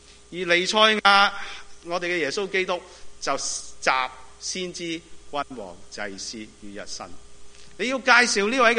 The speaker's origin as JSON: {"language": "Chinese", "country": "China", "said": "我们中国人呢都似似地啲"}